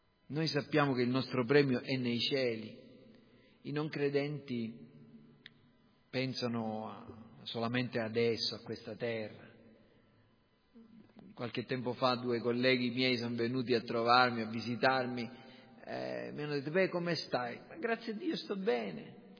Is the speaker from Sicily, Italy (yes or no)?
yes; Villafranca, Sicily, Italy; Dalle mie parti a Villafranca c'è un paese che si chiama Calvaruso, è proprio un po' più in alto di Villafranca, in collina